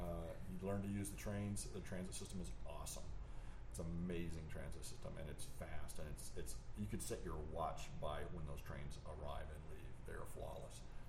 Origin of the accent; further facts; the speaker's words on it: Alabama, United States; I grew up in Alabama. I mean, if we had fish, it was catfish, and we fried it, and that was it.